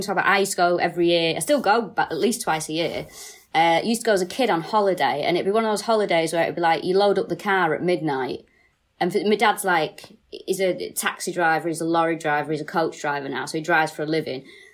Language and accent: English; Manchester, North West England, United Kingdom; I am from Manchester.